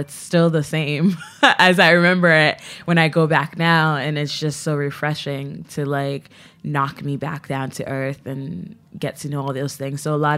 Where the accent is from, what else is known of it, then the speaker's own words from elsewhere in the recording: Port-au-Prince, Haiti; Yes, I'm from Haiti. I was born in Port-au-Prince. So like my dad worked in America, but I was born in Haiti. So I had like, I'm a U.S. citizen with like a birth abroad. But I grew up there and my parents sent me to school there.